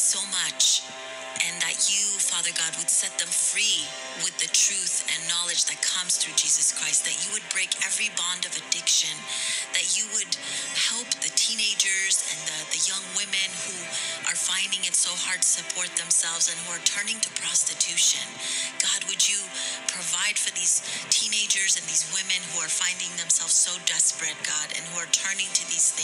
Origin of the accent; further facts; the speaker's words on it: Iran; I am from Iran. I used to be a Muslim, now I am a follower of Jesus Christ.